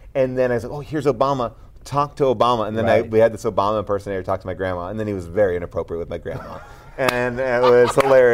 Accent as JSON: {"language": "English", "town": "Long Island", "region": "New York", "country": "United States", "tie": "born or raised there", "said": "I'm from Long Island. Okay. So you know, I grew up all there. You know, it's like, yeah, that's my hometown."}